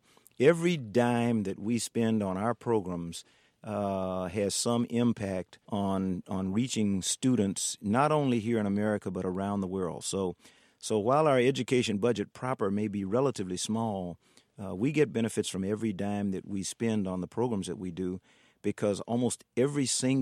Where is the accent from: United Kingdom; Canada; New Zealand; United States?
United States; Columbia, South Carolina; Ron and I grew up about 42 miles from each other in South Carolina. I grew up in Columbia.